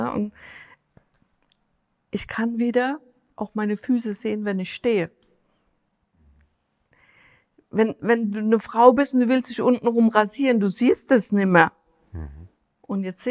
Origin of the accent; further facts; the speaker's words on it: Rhineland-Palatinate, Germany; Wir sind ja Pfälzer, wir sehen ja sowieso alles ein bisschen mit mehr Humor als alle anderen.